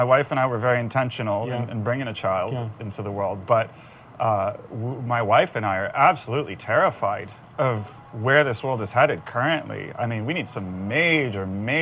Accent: Illinois, United States; moved away as an adult; now in Santa Cruz, United States; So I'm from the Midwest, born and raised in Illinois, moved around the country once I got out of the house for jobs primarily.

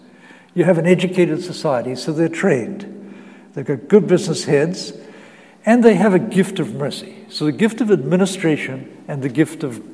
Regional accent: Dunedin, Otago, New Zealand; You know, my city of Dunedin, where I grew up in New Zealand

